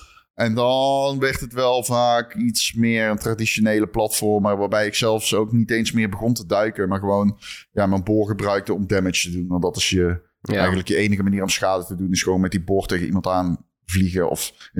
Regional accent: Lierop, North Brabant, Netherlands; born there; Nee, dit was in mijn geboortedorp. In Lierop.

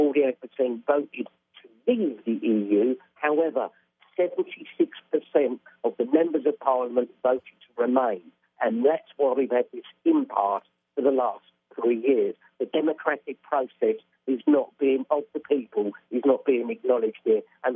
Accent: London, United Kingdom; But let me first speak as a Londoner.

